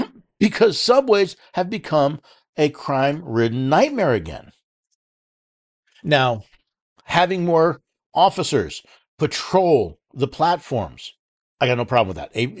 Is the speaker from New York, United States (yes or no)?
yes; New York City, New York, United States; New York City, again, I was born in New York City. I lived there for the first 10, 11 years of my life.